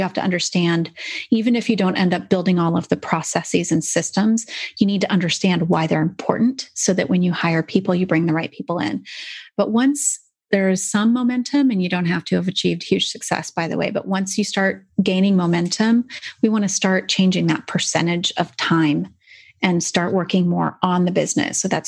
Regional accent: Seattle, Washington, United States; I'm from Seattle originally. I know that word.

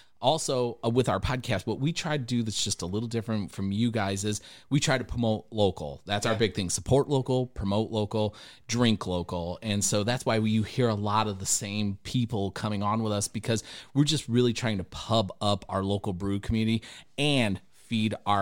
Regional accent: United States; I don't know. I'm American.

